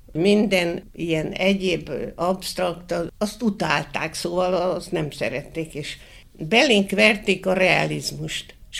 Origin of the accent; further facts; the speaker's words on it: Hódmezővásárhely, Csongrád-Csanád, Hungary; born there; Hát itt születtem, már akkor megvolt a kultúrpalota. És nekem annyira szerelmem volt a kultúrpalota kívül-belül, annyira szerettem itt Vásárhelyen.